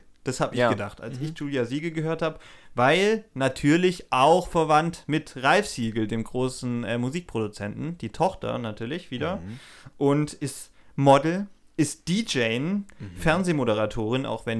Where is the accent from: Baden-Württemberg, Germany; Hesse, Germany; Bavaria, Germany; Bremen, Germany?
Baden-Württemberg, Germany; Stuttgart; in der Nähe meiner Heimat Stuttgart in Fellbach